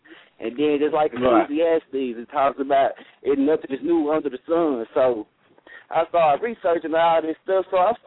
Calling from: Jackson, Mississippi, United States; from Jackson, Mississippi.

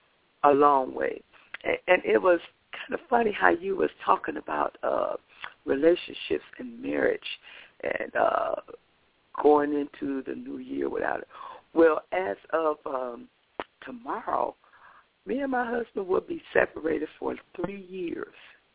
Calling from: Milwaukee, Wisconsin, United States; I'm calling from Milwaukee, Wisconsin.

